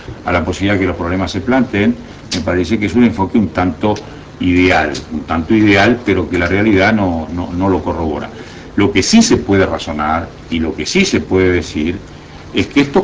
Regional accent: Uruguay; Entonces, como uruguayos, trasuntamos nuestro optimismo.

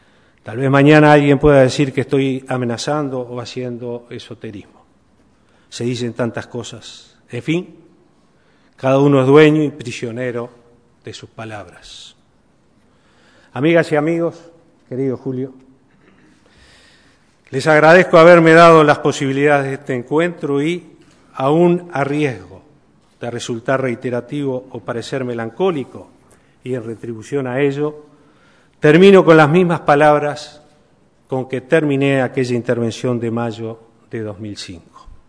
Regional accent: Uruguay; como presidente de la República y como ciudadano uruguayo

